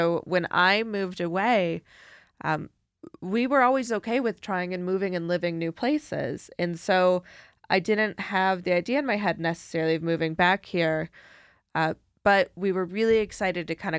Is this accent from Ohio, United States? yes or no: yes; Columbus, Ohio, United States; born there; So I was not born here. I'm actually from Ohio. But I was raised here.